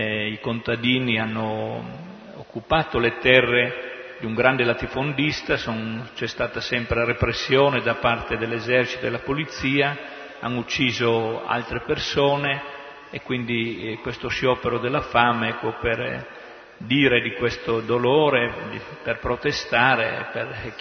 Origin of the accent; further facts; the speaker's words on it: Honduras; ad esempio del mio paese, dell'Honduras, non si sa niente lo stesso, pure se tutti frequentano tanti frequentano internet.